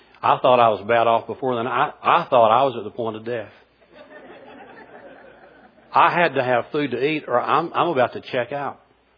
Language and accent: English; Florala, Alabama, United States; I grew up in Florella, the Florida-Alabama border